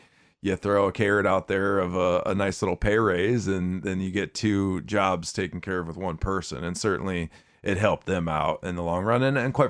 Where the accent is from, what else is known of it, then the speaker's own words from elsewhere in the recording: Iowa, United States; And I grew up in Iowa, and they still have summer high school baseball in Iowa.